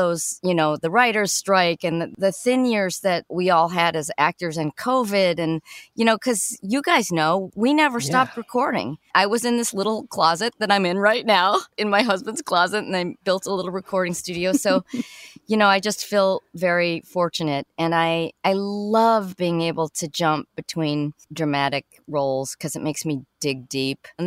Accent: Chicago, Illinois, United States; I'm from Chicago originally.

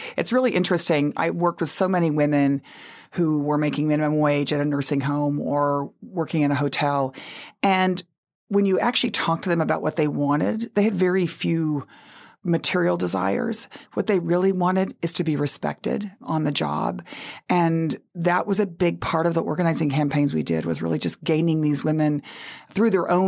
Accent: Texas, United States; And so I grew up in Texas with the farm workers movement, with the labor movement, and understanding how important it was.

